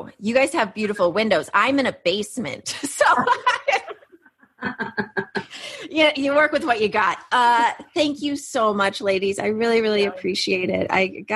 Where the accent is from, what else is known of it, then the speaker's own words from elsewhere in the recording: Houston, Texas, United States; in my hometown of Houston, the idea that you'd go to a park and you would see a memorial for a Confederate.